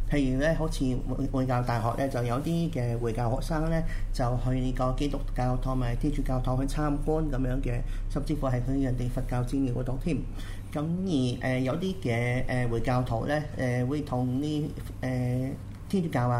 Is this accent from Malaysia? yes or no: yes; East Malaysia, Malaysia; 西馬嘅資源係我哋東馬人嘅錢嚟㗎。